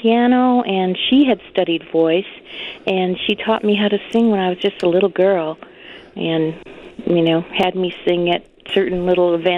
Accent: Michigan, United States; moved away as an adult; now in Chicago, United States; Well, I moved to Chicago from the Upper Peninsula.

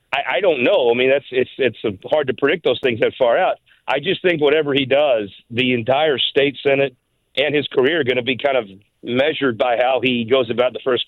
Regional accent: Missouri, United States; I'm a hick from the Boot Hill, right? I'm a simple hillbilly from West Butler County.

